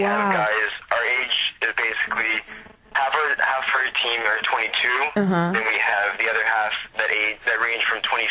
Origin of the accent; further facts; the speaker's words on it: Mississauga, Ontario, Canada; Yeah, I'm from Mississauga, Ontario. It's basically a city right beside Toronto.